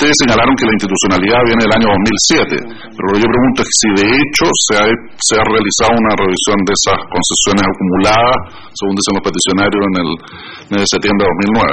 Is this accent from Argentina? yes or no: no; Chile; información que poseía el Comité de Inversiones Extranjeras en Chile, en mi país